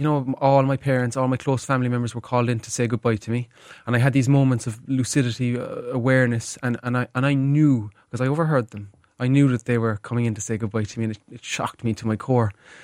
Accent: Cobh, County Cork, Ireland; Yeah. I mean, I was born in the city, and I was raised in Cove. That's where my family are all from.

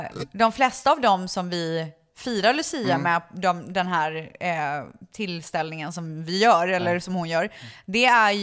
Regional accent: Sweden; now in United States; som svensk i USA.

